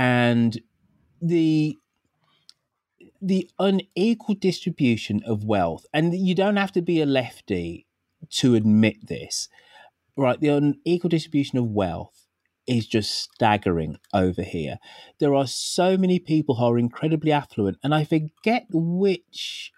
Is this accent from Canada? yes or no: no; England, United Kingdom; accent: English; now in United States; but it's just an English accent in America.